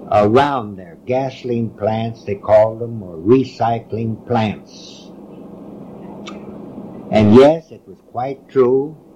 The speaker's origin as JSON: {"language": "English", "country": "Mexico", "tie": "born or raised there", "also_born_or_lived": "El Paso / Venezuela", "lives_now": "United States", "said": "I was born in El Paso, Texas, reared in Mexico. My education was acquired part in Mexico, Texas, and Venezuela."}